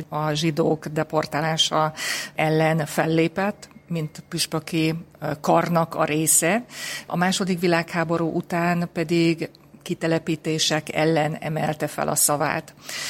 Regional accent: Zalaegerszeg, Zala, Hungary; Meg hát zalaegerszegiként ugye sok történetet hallunk vele kapcsolatban

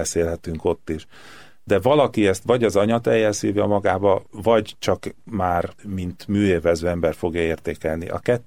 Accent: Budapest, Hungary; also born or lived in Vienna; Itt születtem, Hűvösvölgyi úti otthonunkba, ahol édesapámékkal éltünk. Ide jártam óvodába, általános iskolába, aztán gimnáziumba elkerültem, de aztán ide jöttem haza, aztán Bécsbe kerültem.

